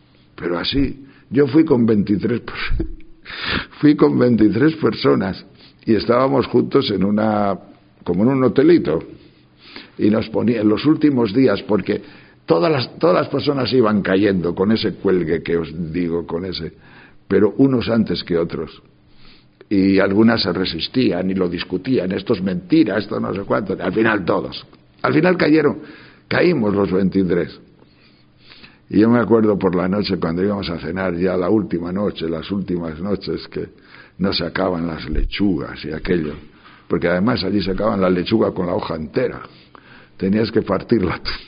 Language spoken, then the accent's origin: Spanish; Castile and León, Spain; que mi pueblo es de León, pero claro, yo estoy en un León que baja inmediatamente a Covadonga